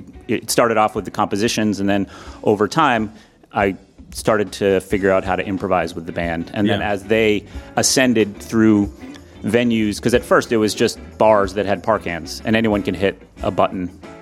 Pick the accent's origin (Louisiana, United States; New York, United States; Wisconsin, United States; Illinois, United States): New York, United States; Syracuse; it was coincidentally in my hometown of Syracuse.